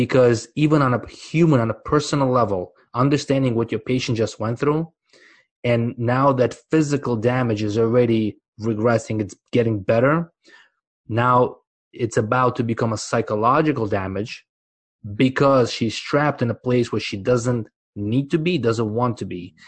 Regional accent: Uzbekistan; first language Russian; English is a second language; moved away; Right, I'm from Uzbekistan originally. Mm-hmm. That's where I was born. But the only language I ever spoke was Russian.

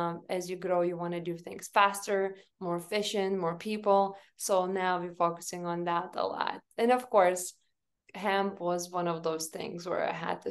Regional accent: Lithuania; moved away; as you mentioned, I came from Lithuania. I didn't have any kind of type of strong beginnings here.

